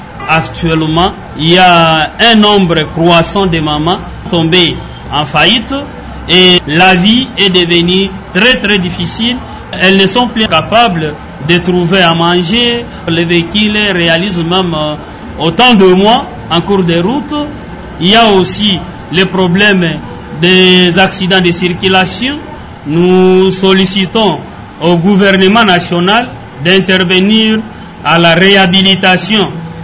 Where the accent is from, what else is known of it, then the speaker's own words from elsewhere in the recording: Bunyakiri, South Kivu, DR Congo; Moi, je suis ressortissant de Bunyakiri.